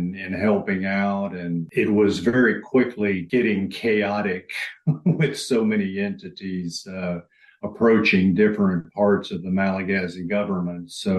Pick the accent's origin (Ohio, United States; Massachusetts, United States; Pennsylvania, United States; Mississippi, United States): Mississippi, United States; I grew up in Mississippi. I worked at the Jackson Zoo during the summer in high school, sodding grass and washing sidewalks.